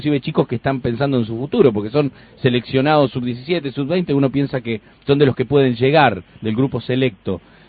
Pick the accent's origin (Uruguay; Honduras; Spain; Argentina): Uruguay; no sé si porque somos uruguayos y queremos sentir eso, que somos especiales.